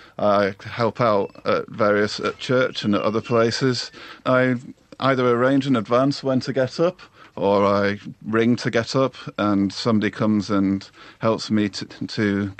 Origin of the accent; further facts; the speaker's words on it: Oldham, North West England, United Kingdom; I'm from Oldham originally, which has got a very high Asian population